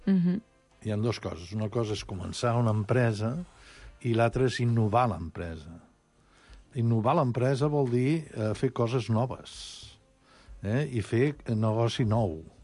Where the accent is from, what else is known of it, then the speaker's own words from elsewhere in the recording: Lleida, Catalonia, Spain; jo recordo, jo soc de Lleida